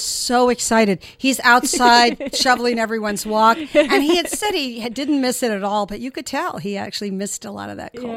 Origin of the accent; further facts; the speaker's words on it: the South, United States; So I've had a taste of it, but I'm a Southerner by roots and by nature. I think I'm just kind of talkative and stuff, and I can put on a Southern accent real thick if you'd like to hear it, but I try not to.